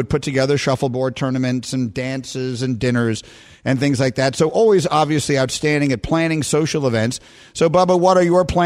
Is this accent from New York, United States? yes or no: yes; New York, United States; I'm a kid from New York. I lived in apartments all my life.